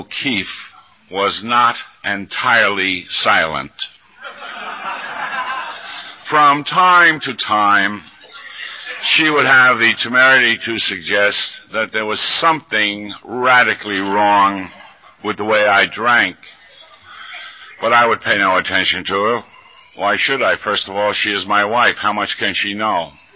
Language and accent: English; Bronx, New York, United States; Now, even though I grew up in the Bronx, I understood the theory of commuting.